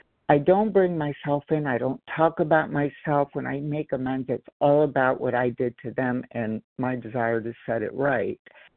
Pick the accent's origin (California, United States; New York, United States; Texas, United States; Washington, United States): California, United States; Los Angeles; I'm from Los Angeles.